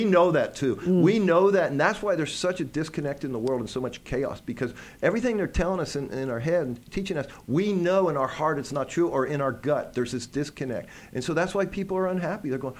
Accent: Midwest, United States; when I grew up in the Midwest, you move into a new house, everybody brings you cake and cookies.

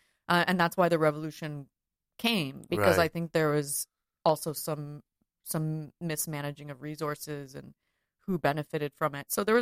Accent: Ontario, Canada; also born or lived in Canadian prairies; And then we moved to closer to Toronto and I grew up outside of Toronto.

